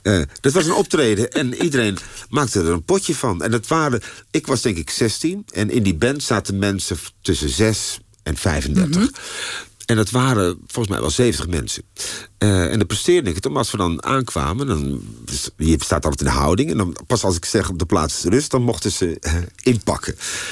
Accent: North Holland, Netherlands; accent: Zaans; En ik merkte als ik moe ben, dan komt dat ook weer terug. Dat Zaans accent.

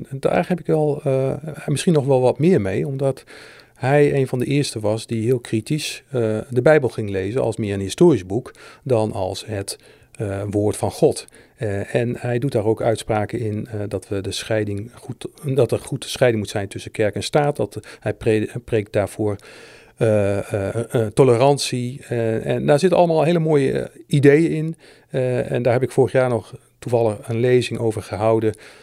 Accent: Groningen, Netherlands; Ja, maar ik kom uit Groningen en wij Groningen zijn nogal nuchter en bescheiden.

